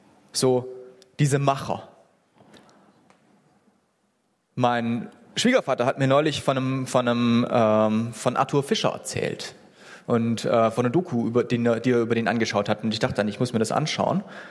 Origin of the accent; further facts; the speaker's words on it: Swabia, Germany; ich bin ja Schwabe